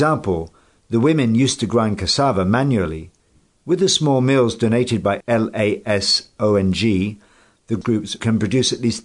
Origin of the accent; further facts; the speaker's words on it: Agovie, Atlantique, Benin; I'm from Agovie, a small village in the sub-district of Agbanou, Alada, in the south of Benin. In case you don't know, it's a village where all the people are linked by family bonds.